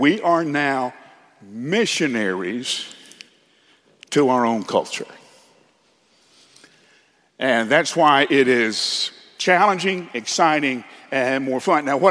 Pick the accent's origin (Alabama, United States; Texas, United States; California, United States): Alabama, United States; Huntsville; When I was a kid in Huntsville, Alabama, growing up in Rocket City, space was important to us.